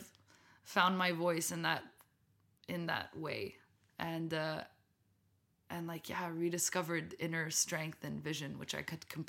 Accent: France; I'm Lebanese and American and grew up and born and raised in France, mm-hmm, but I'm also Emirati.

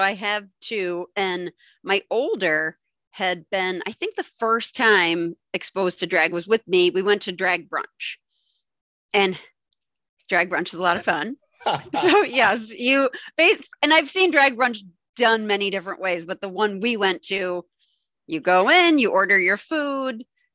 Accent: East Coast, United States; now in Wisconsin, United States; So I'm in the Midwest in the United States. I'm in Wisconsin, but I grew up on the East Coast. So my parents are in New York.

